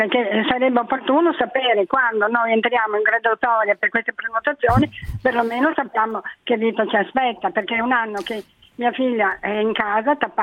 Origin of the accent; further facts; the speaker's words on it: Genoa, Liguria, Italy; io sono di Genova e calcolo onda mia